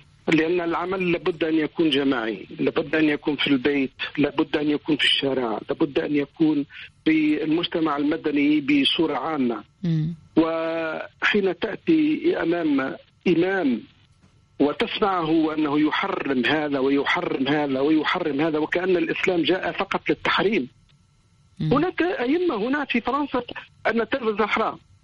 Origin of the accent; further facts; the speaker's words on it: Tunisia; now in France; هاجرنا اليوم من من من تونس وجئنا فرنسا، ويمكن أن نمضي إلى أي مكان إلى مكان آخر.